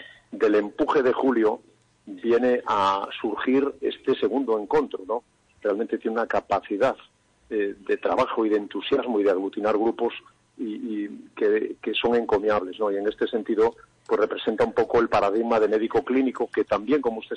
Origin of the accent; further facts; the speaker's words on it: Mondoñedo, Galicia, Spain; Yo soy de Mondoñedo.